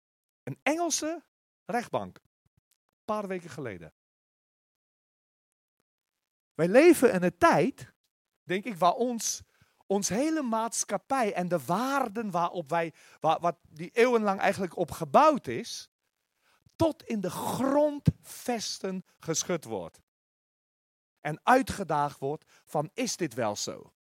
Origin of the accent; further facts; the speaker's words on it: South Africa; now in Netherlands; ik ben 1988 uit Zuid-Afrika gekomen, dus dit is inmiddels al bijna volgend jaar, februari, is het al 32 jaar geleden.